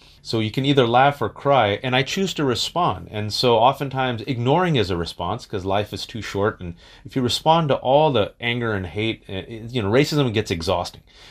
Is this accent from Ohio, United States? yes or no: no; Fremont, California, United States; I'm not Arab. I'm a Pakistani stock. And do you want me to go back to the womb or Fremont, California?